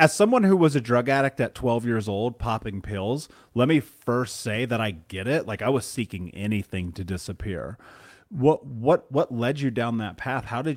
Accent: Indiana, United States; like growing up in the Midwest, living in Indiana, like struggling to survive

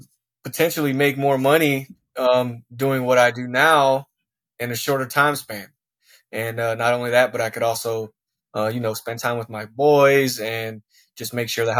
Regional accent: Tampa, Florida, United States; born there; Well, I'm 28 years old. Like you said, I was born in Tampa, Florida. I have four siblings, three of which are biological.

